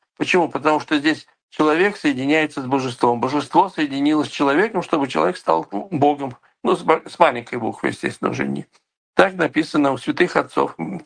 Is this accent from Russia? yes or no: no; Kazakhstan; Я знаю сам из Казахстана, поэтому знаю такие случаи